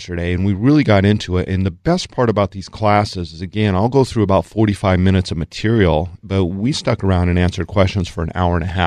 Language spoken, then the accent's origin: English; Colorado, United States; And, you know, I grew up in Colorado, so I'm like, woohoo, snow, yay.